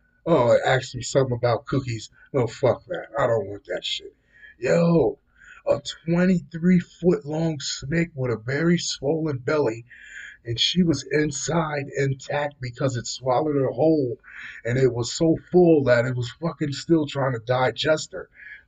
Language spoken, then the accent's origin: English; United States; since I'm an American and we don't do metric